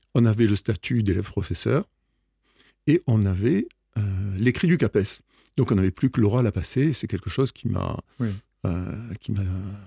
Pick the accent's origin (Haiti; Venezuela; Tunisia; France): France; Alès, Occitanie; born there; je suis né à Alès, dans une famille qui est à la fois protestante et Cévenol.